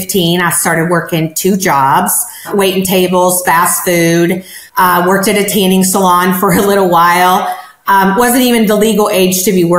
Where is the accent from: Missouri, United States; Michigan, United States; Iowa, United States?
Missouri, United States; remember, I was raised in the Midwest, so it's rural Missouri, and it's not like a typical master plan community.